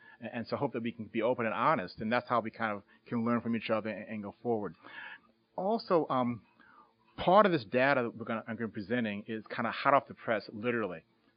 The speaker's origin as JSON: {"language": "English", "town": "Chicago", "region": "Illinois", "country": "United States", "tie": "born or raised there", "said": "I was born and raised in Chicago."}